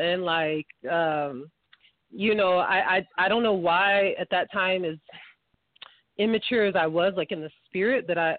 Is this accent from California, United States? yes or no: no; Champaign, Illinois, United States; Well, I'm from Champaign, Illinois, and when I grew up, especially towards like my high school years, I was a big time into basketball